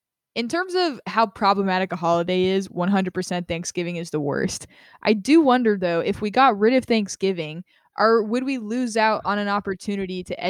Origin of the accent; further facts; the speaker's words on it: Las Vegas, Nevada, United States; Well, you grew up in Georgia, and I grew up in Las Vegas, which has the most epic New Year's celebrations ever outside of New York City.